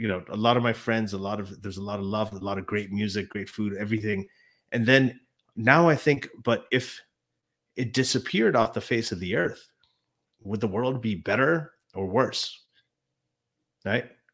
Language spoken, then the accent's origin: English; Pakistan; I was born in Pakistan. I grew up there.